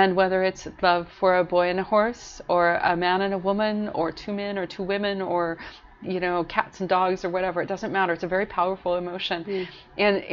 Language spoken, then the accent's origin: English; Butte, Montana, United States; I grew up with that. I grew up in Butte, Montana, which is maybe kind of a weird, maybe kind of an unusual place